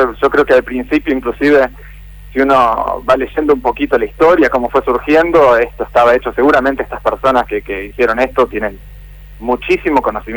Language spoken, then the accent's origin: Spanish; Paraná, Entre Ríos, Argentina; now in Santa Fe, Argentina; yo soy de Paraná también, ¿no?